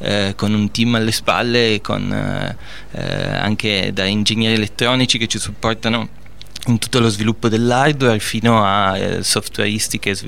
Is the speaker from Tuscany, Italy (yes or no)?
no; Turin, Piedmont, Italy; Tutti quanti siamo di Torino, tra l'altro